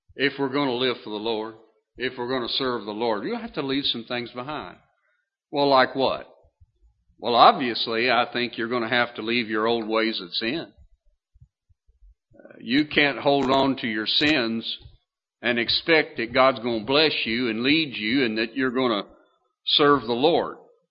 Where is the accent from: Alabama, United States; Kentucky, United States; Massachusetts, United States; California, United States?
Kentucky, United States; moved away; I'm from Kentucky. And I love … In fact, every time I hear that song, it brings a tear to my eye … And I've often thought how wonderful it would be to move back to Kentucky.